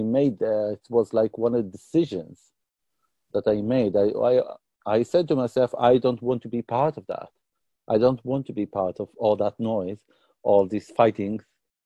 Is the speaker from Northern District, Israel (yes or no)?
no; Tel Aviv, Tel Aviv District, Israel; accent: British; English is a second language; So I was born and raised in Tel Aviv, around Tel Aviv in Israel. I know that I sound British and from Oxford, but not. My accent is very British, but not. I was born in Israel